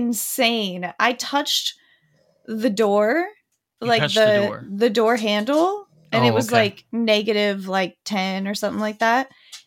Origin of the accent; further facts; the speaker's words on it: California, United States; I don't have any fucking gloves. I'm from California.